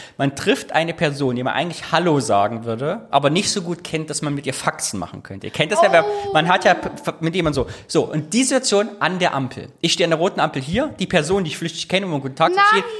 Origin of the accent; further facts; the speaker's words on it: Thuringia, Germany; ich als Thüringer